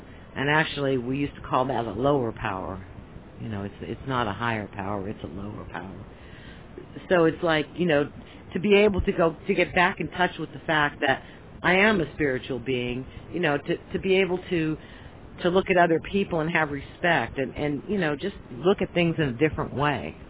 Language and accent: English; Pennsylvania, United States; also born or lived in San Francisco Bay Area; I'm actually originally from Pennsylvania, but I spent most of my life in California, in the San Francisco Bay Area